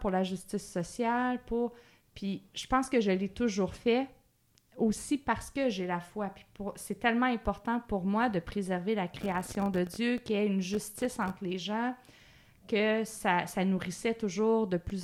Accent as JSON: {"language": "French", "town": "Pintendre", "region": "Quebec", "country": "Canada", "said": "D'une grosse ville qui s'appelle Pintendre, qui est sur la rive sud de Québec. Okay. Donc, à côté de Lévis."}